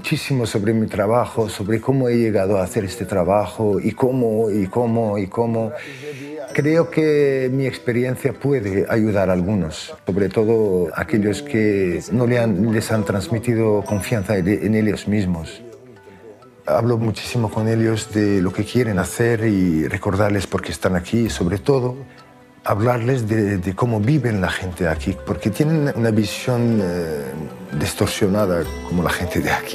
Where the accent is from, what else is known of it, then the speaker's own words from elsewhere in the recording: Algeria; now in Spain; Yo soy el único argelino aquí, actor en España.